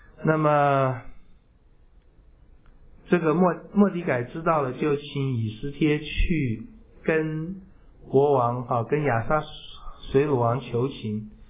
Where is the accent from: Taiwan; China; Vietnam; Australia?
China; 我们中国人